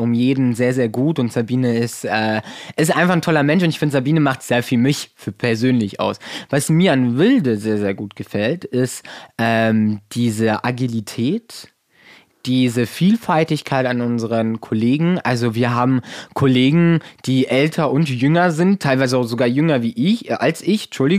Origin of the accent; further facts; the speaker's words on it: Luxembourg; in Luxemburg, wo ich herkomme, war alles ein bisschen konservativer.